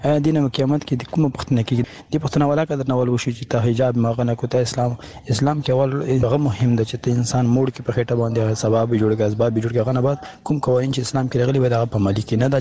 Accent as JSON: {"language": "Pashto", "country": "Afghanistan", "lives_now": "United Arab Emirates"}